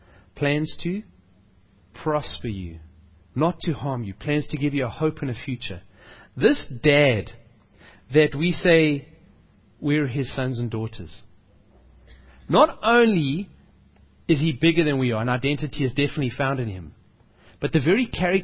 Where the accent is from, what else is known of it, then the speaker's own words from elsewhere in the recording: South Africa; You know, when people walk around, it is kif when we come from South Africa.